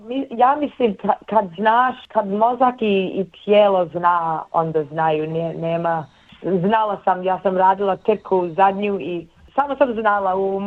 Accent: Melbourne, Victoria, Australia; ja sam iz Melbourne, a to je bilo u Sydney

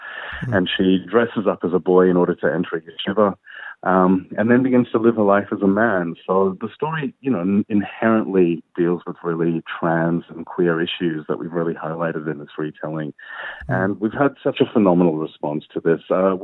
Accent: Johannesburg, Gauteng, South Africa; now in Melbourne, Australia; I grew up in South Africa in Johannesburg, but I've been in Melbourne since 1998.

